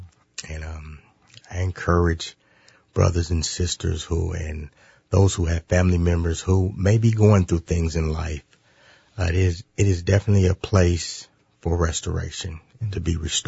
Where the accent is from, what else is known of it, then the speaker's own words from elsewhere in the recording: Albuquerque, New Mexico, United States; I'm from Albuquerque, New Mexico, actually.